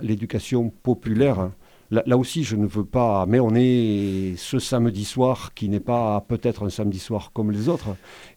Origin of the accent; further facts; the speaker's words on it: south of France, France; Je suis du Midi, comme mon accent ne le montre pas.